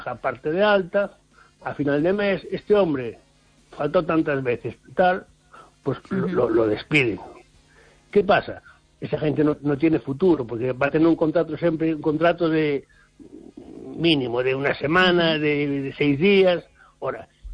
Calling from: Ferrol, Galicia, Spain; de Ferrol.

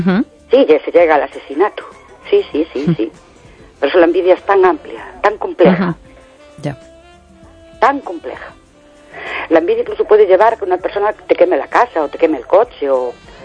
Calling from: Ourense, Galicia, Spain; de Orense.

